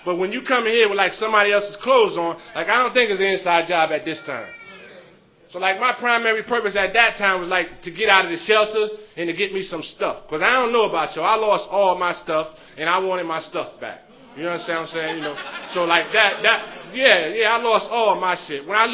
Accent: Brooklyn, New York, United States; I'm from Bed-Stuy, Brooklyn, New York.

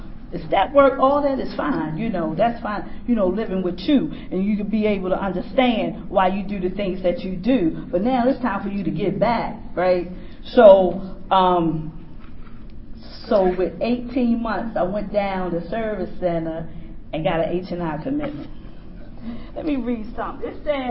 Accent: Baltimore, Maryland, United States; I'm from Baltimore, by the way, and I like to thank my family for supporting me.

